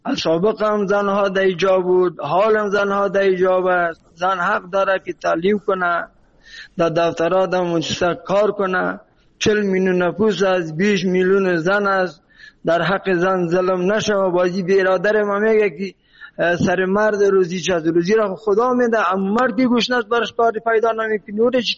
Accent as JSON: {"language": "Persian", "country": "Afghanistan", "said": "ما خودم پورا افغان هستم"}